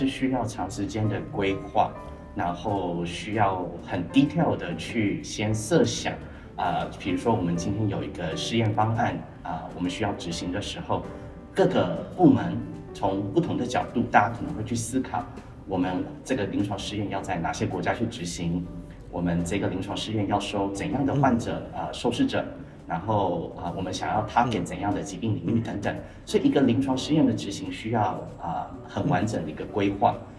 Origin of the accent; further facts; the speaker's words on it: Taiwan; also born or lived in Canada / Singapore; 因为我自己其实是在小时候在加拿大读书，然后在加拿大求学，然后回到台湾之后也在新加坡待过。新加坡求学过，然后回来台湾这样子